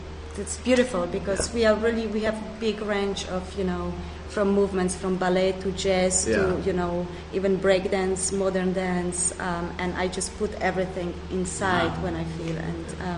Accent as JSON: {"language": "English", "country": "Germany", "second_language": "English", "said": "Because I'm from Germany, I'm Polish-German"}